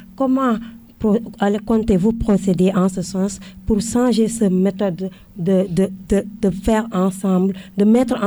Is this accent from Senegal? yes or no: yes; Senegal; il y a chez nous au Sénégal, les Badianegor et autres, les OCB